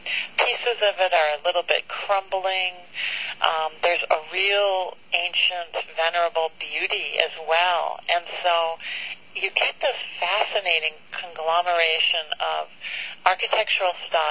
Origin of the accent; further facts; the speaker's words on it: Syracuse, New York, United States; I was really working from my own memories of growing up in Syracuse